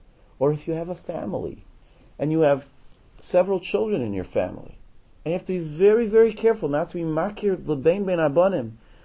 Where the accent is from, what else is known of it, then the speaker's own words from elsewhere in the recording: Canada; and I grew up in Canada